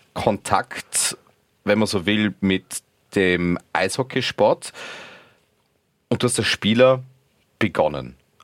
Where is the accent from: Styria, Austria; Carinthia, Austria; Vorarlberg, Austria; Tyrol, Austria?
Vorarlberg, Austria; accent: Vorarlberg dialect; mit meinem Vorarlberger Dialekt und Aufwachsen und dem Fehlen des österreichischen Idioms bei uns